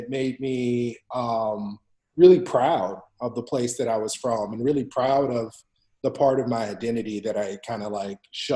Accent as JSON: {"language": "English", "region": "Kansas", "country": "United States", "tie": "born or raised there", "lives_now": "Portland, United States", "said": "So they beat my accent out of me and forced me to stand up straight and all of this stuff that was sort of part of the culture that I came from sort of got removed. And so I ended up working as far away from anything Kansas as I could."}